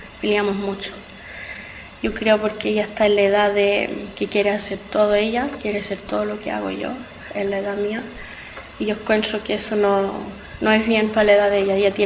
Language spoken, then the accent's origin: Spanish; Chile; born there; moved away; por eso yo quiero viajar también a Chile, porque quiero conocer a donde yo nací